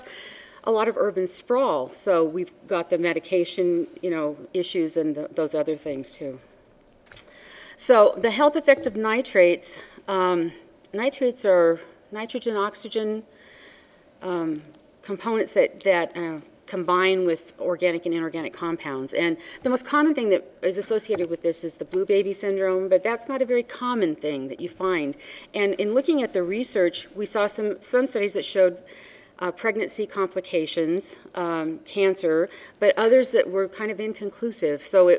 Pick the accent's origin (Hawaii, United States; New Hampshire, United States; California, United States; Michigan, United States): California, United States; And as Juanita said, we're from California.